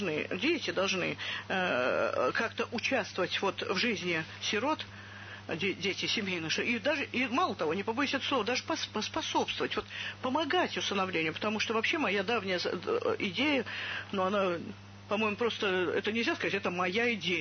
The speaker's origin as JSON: {"language": "Russian", "region": "Moscow", "country": "Russia", "said": "я москвичка"}